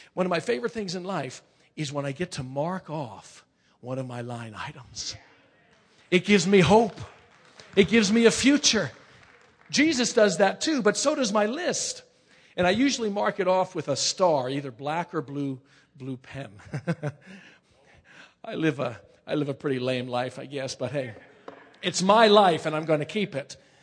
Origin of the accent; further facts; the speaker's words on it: Staten Island, New York, United States; Growing up in Staten Island, New York, we used to go on vacation every August, and we would go over to Mountain Lake House in the Poconos.